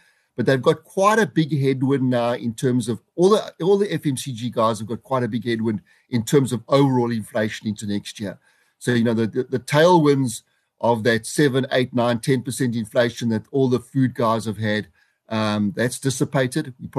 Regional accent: South Africa; I think the biggest mistake we made as South African investors

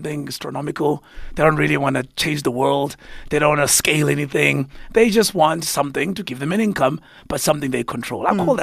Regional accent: Umlazi, KwaZulu-Natal, South Africa; Growing up, that would be back in Umlazi.

